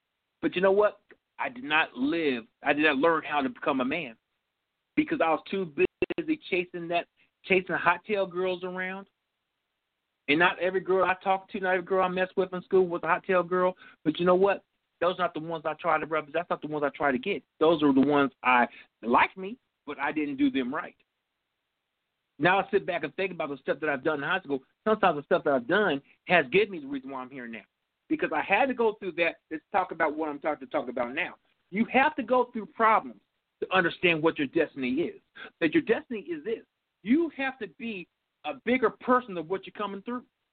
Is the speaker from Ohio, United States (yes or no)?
yes; Dayton, Ohio, United States; I grew up in Parkside. That's in Dayton, Ohio. I grew up in Hilltop. I grew up there.